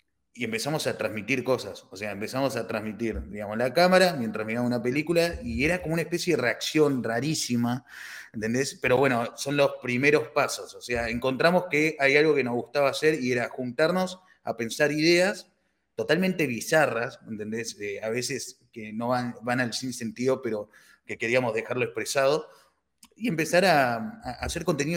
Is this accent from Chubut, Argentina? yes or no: no; Río Gallegos, Santa Cruz, Argentina; es escritora allá de Santa Cruz, Río Gallegos, yo soy de allá, soy patagónico